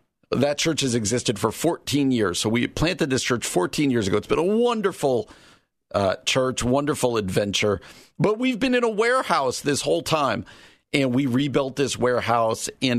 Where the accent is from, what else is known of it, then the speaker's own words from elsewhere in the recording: New Jersey, United States; I grew up in New Jersey outside of New York City. And so I grew up on the mid-80s Mets.